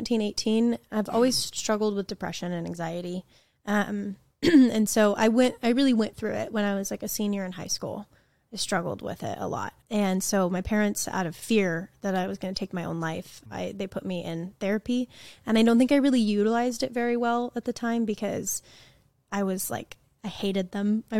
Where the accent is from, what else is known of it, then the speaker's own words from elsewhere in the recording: Oregon, United States; I grew up in Oregon, which is like very much hippy dippy land, and which I love.